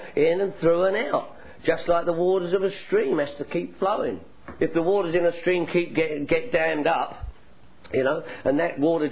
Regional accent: London, United Kingdom; I'm from London, England. You probably picked up on that, right? You know, I'm a limey, lush and loady. You know, this is the way I talk.

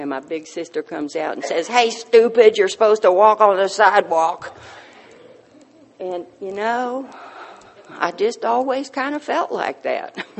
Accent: Wimberley, Texas, United States; born there; And I suspect y'all can tell that I come from the South. I was born in Wimberley, Texas

